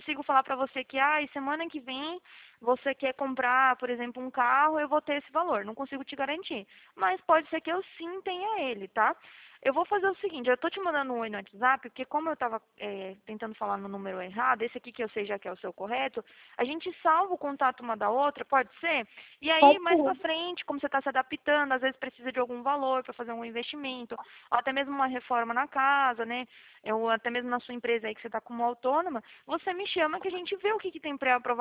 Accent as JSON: {"language": "Portuguese", "town": "Prudentópolis", "region": "Paraná", "country": "Brazil", "tie": "born there", "lives_now": "São Paulo, Brazil", "said": "Eu, na verdade, eu nasci aí no Paraná, né? Eu tô falando aqui de São Paulo, mas eu nasci aí no Paraná. É bem interior aí. Fica perto de Curitiba, Prudentópolis, perto de Guarapuava. É bem cidadezinha do interiorzinho aí."}